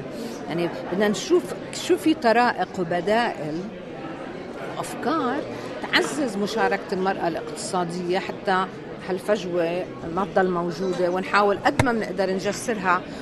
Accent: Jordan; هلأ أنا مسؤولة طبعا كأردنية عن وضع

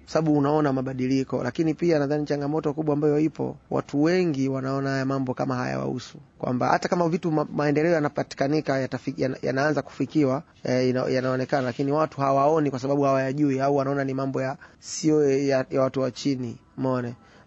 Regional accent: Tanzania; mimi kama Mtanzania naamini ni rahisi mimi kuelewa mambo yanayoendelea Tanzania kuliko mtu mwingine yoyote. Na ukizingatia nimepata bahati ya kutembea Tanzania nzima naijua.

